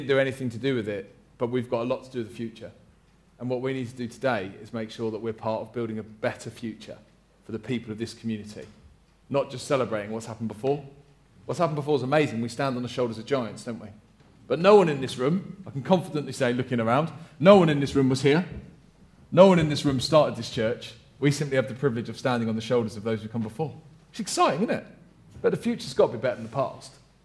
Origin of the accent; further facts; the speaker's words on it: London, United Kingdom; I grew up in South London, so it's like coming home, except this is a bit far out.